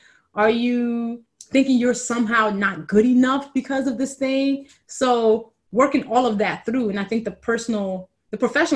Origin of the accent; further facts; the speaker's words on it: Chicago, Illinois, United States; Identity-wise, I consider myself a Black woman who is Nigerian. I am also American. I am also a Chicagoan.